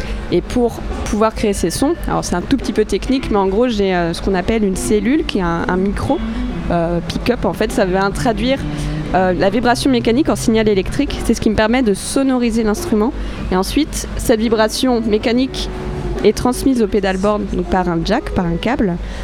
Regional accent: Château-Thierry, Hauts-de-France, France; now in Nantes, France; je ne suis pas originaire de l'Ouest, je suis nantaise d'adoption. Moi, j'ai commencé la musique dans une petite ville qui s'appelle Château-Thierry, dans l'Aisne, donc c'est en Picardie, c'est assez loin d'ici.

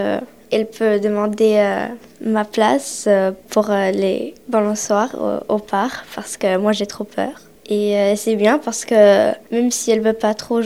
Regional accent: Romania; now in Saint-Nazaire, France; De la Roumanie.

